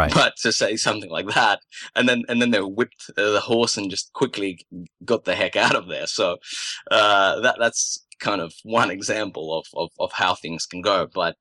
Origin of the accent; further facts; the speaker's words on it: Belarus; again, my home country of Belarus, where I pass for just a regular person